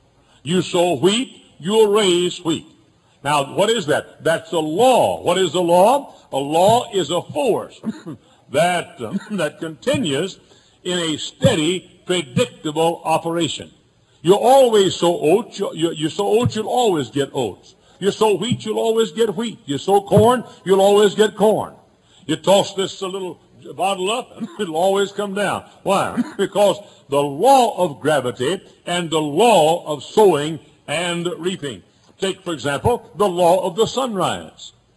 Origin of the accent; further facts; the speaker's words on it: Texas, United States; now in Indiana, United States; For example, when I we came from Texas over 23 years ago to this area.